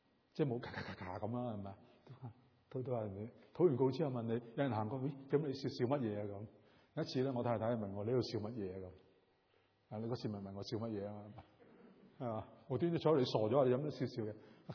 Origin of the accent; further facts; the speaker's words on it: China; 你知道我哋中國人咧，即係嫁娶啊